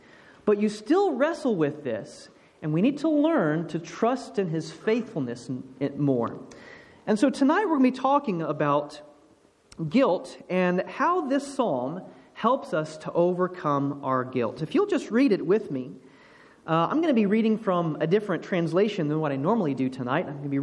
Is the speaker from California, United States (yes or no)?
no; Georgia, United States; now in Indiana, United States; But I grew up in South Georgia, and y'all don't really know summer heat here.